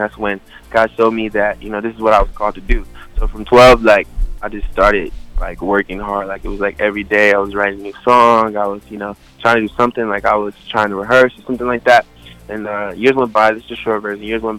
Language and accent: English; Bristol, Virginia, United States; My dad had a studio back in my hometown, Bristol, Virginia.